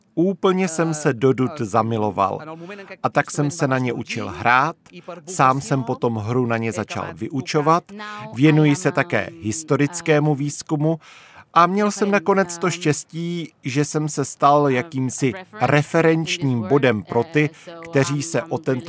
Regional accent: Spain; Czech is a second language; U nás ve Španělsku jsou známé především galicijské dudy.

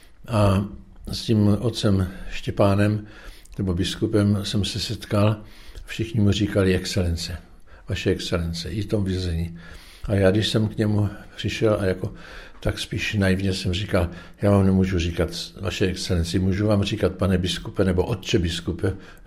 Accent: Brno, South Moravian Region, Czechia; jenomže já jsem byl z Brna, pracoval jsem v Brně

